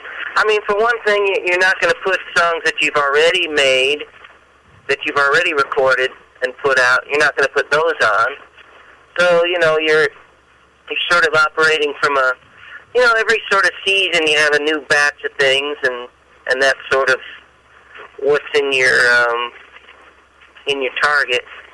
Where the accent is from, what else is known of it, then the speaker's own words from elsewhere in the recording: Iowa, United States; It was on the radio when I was a little kid growing up in Iowa